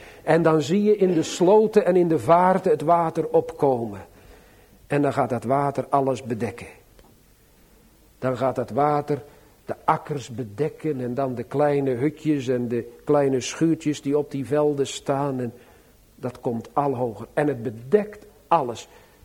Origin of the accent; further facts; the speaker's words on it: Sliedrecht, South Holland, Netherlands; born there; Zoals het gebeurd is in de plaats waar ik geboren ben, rondom het jaar 1930. Dat wijlen dominee Riekel onder de ouderen bekend die toen in Sliedrecht stond.